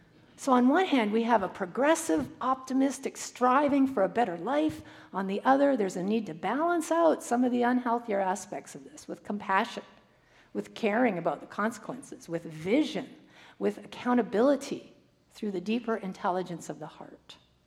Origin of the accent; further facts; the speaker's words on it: Canada; When I was a teenager growing up in Canada